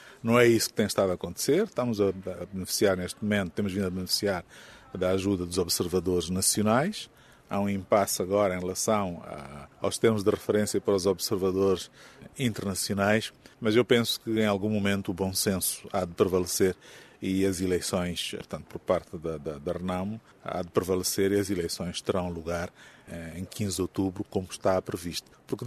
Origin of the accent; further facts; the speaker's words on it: Mozambique; como moçambicanos, queremos que é o diálogo que há de resolver o problema